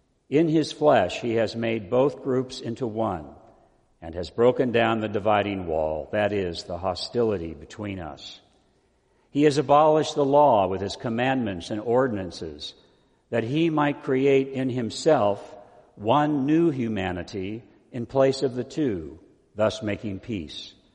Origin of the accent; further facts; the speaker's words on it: California, United States; I worked for Representative Biz Johnson, who was from my hometown in Northern California